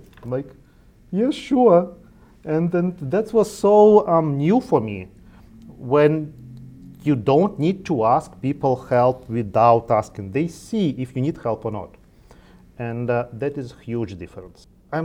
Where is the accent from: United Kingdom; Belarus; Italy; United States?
Belarus; English is a second language; now in Canada; it reminds me my home country in a way that people are more more kind of close to the same behavior like I used to have back in Belarus. And I think it is more not cross-cultural, but more with, it comes towards the community and the size of the community. I grew up in a village, in a small town